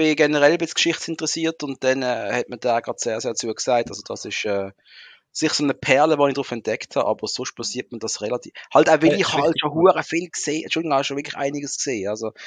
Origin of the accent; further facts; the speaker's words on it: Switzerland; Also ich bin als Schweizer das drin.